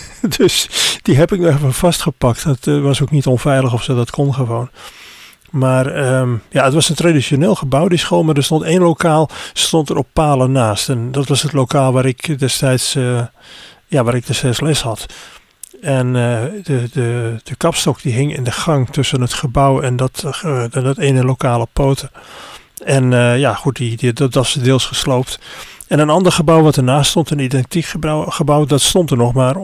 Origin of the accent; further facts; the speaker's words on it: Assen, Drenthe, Netherlands; born there; de plaats waar ik geboren ben, Assen